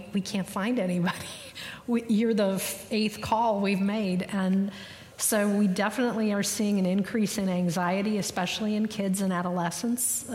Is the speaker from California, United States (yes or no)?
no; Wauwatosa, Wisconsin, United States; So I grew up in Wisconsin, a small community outside of Milwaukee called Wauwatosa.